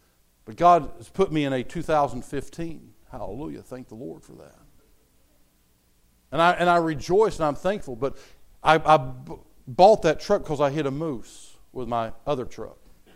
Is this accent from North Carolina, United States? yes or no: yes; North Carolina, United States; I mean, I grew up in Podunk, North Carolina, where things that you hear that are accepted today because Christians have sat down.